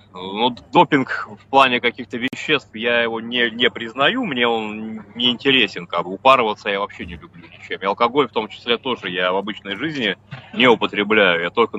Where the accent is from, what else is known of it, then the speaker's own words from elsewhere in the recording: Gomel, Gomel Region, Belarus; born there; also born or lived in Dubna, Russia / Tver, Russia; Я родился в городе Гомель, в Белоруссии.